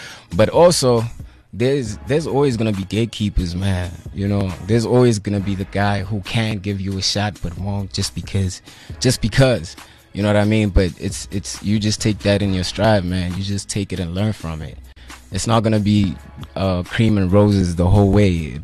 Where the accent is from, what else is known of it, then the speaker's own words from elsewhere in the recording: Butterworth, Eastern Cape, South Africa; But I hail from Eastern Cape, Butterworth.